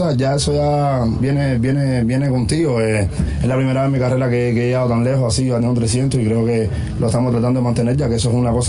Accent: Cuba; yo vengo, tú sabes, vengo de Cuba, yo realmente, tú sabes, yo juego para mi pueblo, para mi familia, yo soy un muchacho humilde, un chamaco bien tranquilo

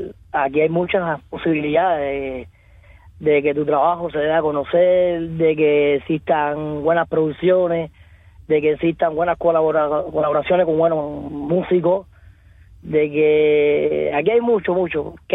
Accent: Cuba; cuento los días para volver a estar en mi tierra

